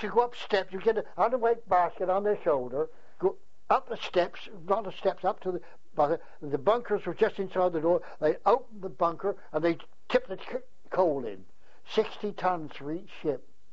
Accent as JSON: {"language": "English", "town": "New Haven", "country": "United Kingdom", "tie": "born or raised there", "said": "well, I was born in New Haven on the 27th of July, 1900. And I went to school in New Haven up till I was 13."}